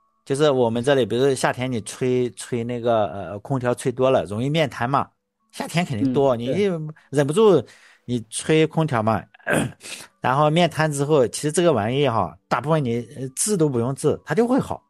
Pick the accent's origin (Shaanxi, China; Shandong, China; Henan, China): Shandong, China; 因为我是山东人嘛